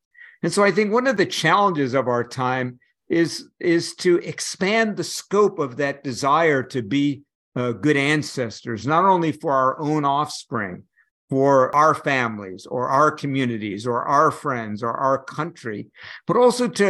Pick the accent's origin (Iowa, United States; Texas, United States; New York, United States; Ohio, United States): New York, United States; New York City; I grew up in New York City, really had almost no experience of being in true nature because our family wasn't very rich and we really couldn't travel to big nature.